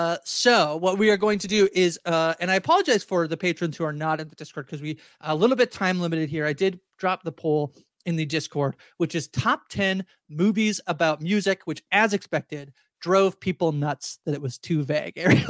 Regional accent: Canada; I'm Canadian, so don't blame me.

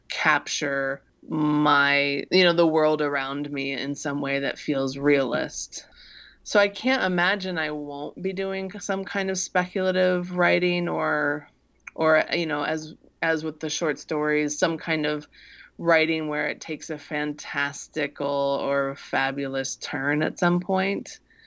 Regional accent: Midwest, United States; Things that seem strange and alien to me because I grew up in the Midwest.

